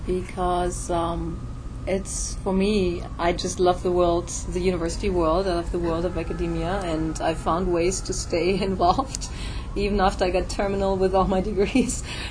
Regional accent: Germany; accent: German; English is a second language; I'm from Germany, so that's where the funny accent comes from.

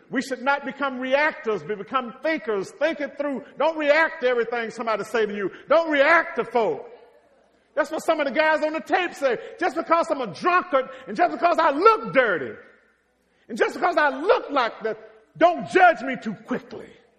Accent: Mississippi, United States; I am still dealing with the fact that I grew up in Mississippi thinking that black folk were inferior.

